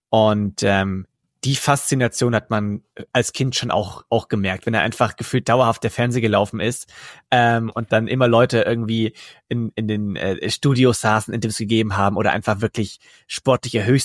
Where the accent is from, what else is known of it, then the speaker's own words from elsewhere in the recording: Buxheim, Bavaria, Germany; ich komme vom Dorf aus Buxheim